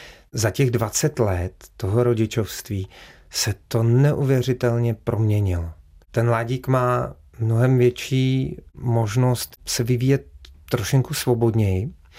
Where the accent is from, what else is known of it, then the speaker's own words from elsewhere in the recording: Teplice, Ústí nad Labem Region, Czechia; A já jsem dětství strávil v Teplicích a Teplice to je úžasné město.